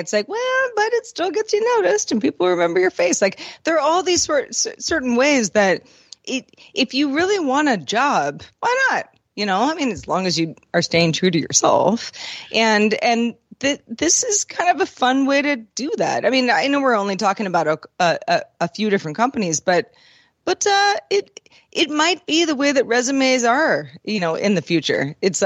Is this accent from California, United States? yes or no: yes; California, United States; as a Bay Area person, the cable car is a beloved thing